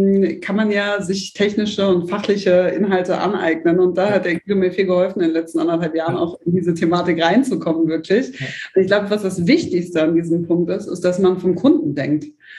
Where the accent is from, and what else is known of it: Lower Saxony, Germany